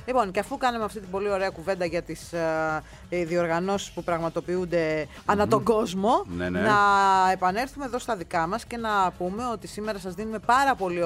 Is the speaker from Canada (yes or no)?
yes; Toronto, Ontario, Canada; Όχι, εμεί είμαστε από το Τορόντο.